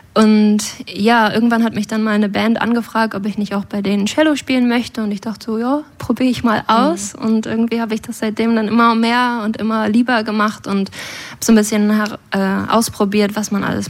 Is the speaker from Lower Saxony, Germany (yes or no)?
yes; Holzminden, Lower Saxony, Germany; ich komme ursprünglich aus Holzminden, aber meine Familie kommt aus Waren an der Müritz